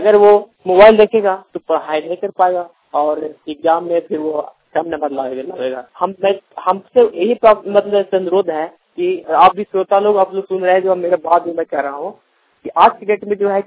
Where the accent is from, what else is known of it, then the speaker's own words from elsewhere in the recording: Chatra, Jharkhand, India; मैं चतरा जिला के निवासी हूँ।